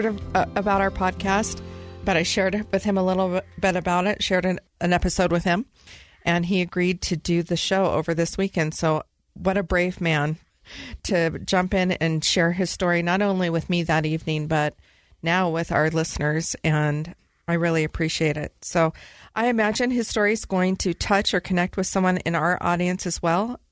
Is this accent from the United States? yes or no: yes; Sacramento, California, United States; I'm from Sacramento.